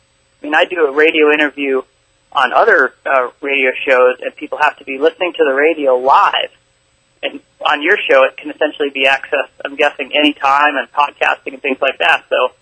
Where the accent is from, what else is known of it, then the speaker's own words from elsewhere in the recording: Solana Beach, California, United States; And in Solana Beach, my hometown, people are building their house upon the sand.